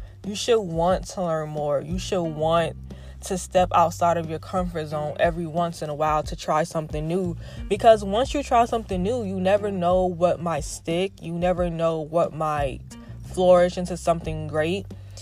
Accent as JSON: {"language": "English", "town": "Brooklyn", "region": "New York", "country": "United States", "said": "because, you know, I'm from Brooklyn, so we say stoop."}